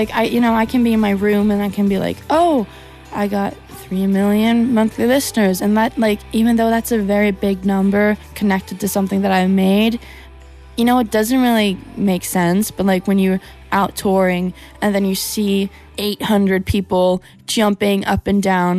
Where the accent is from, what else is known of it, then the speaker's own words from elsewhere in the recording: Horten, Vestfold, Norway; like I'm from Horten in Norway.